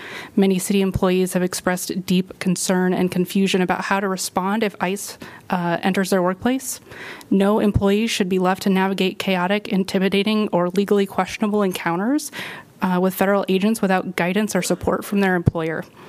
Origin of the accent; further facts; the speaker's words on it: Iowa City, Iowa, United States; I'm from Iowa City.